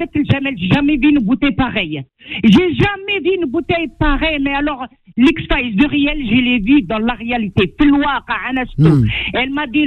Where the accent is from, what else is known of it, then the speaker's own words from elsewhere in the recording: Ajaccio, Corsica, France; sur Ajaccio, chez nous, en Corse